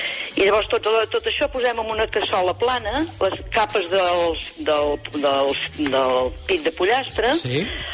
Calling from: Santa Maria d'Oló, Catalonia, Spain; Mira, primer una cosa. Ara ja no som del Bages, som del Moianès.

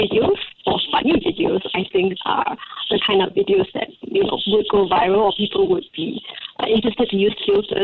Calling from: Japan; I'm calling here from Japan.

